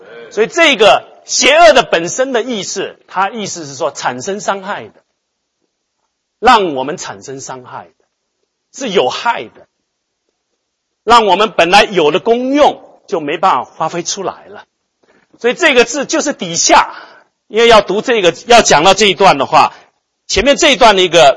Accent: China; now in United States; 我自己的观察哈，我们中国人在这边工作，大部分人都是拼命的工作。都不太了解美国的文化。

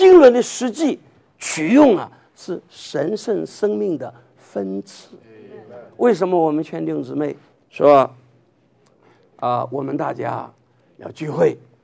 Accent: Taiwan; 我们从小在中国受的教育，台湾也是一样，我那时候的台湾还是真正中国的一部分

